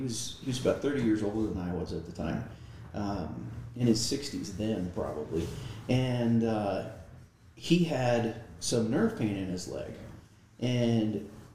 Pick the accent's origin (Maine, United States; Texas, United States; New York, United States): Texas, United States; Amarillo; Amarillo, Texas. Yeah, I grew up in Amarillo.